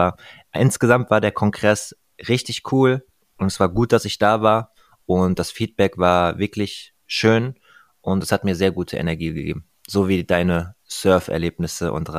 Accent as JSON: {"language": "German", "region": "Hesse", "country": "Germany", "tie": "born or raised there", "said": "Ich bin ja auch auf den Sandplätzen hier im Rheingau aufgewachsen."}